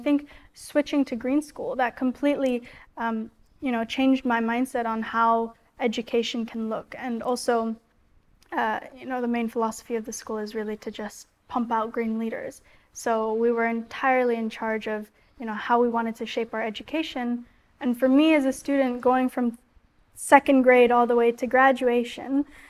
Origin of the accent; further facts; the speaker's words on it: Bali, Indonesia; growing up in Bali, you have such a different way of living.